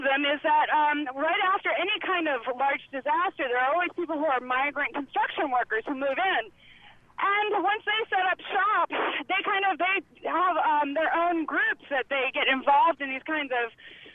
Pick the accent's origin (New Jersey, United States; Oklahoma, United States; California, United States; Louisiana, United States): Louisiana, United States; New Orleans; now in Boston, United States; but I was an evacuee from New Orleans, and one of the things I've realized now that I'm here in Boston